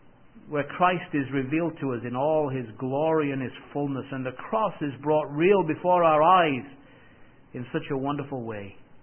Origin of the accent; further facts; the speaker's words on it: England, United Kingdom; I come from England. We don't have many deer, so.